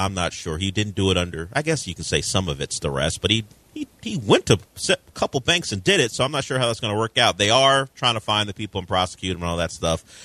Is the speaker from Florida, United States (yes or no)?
yes; Florida, United States; moved away as an adult; also born or lived in Southern California / Alabama; I grew up in South Florida and spent my college years in Southern California, in Alabama.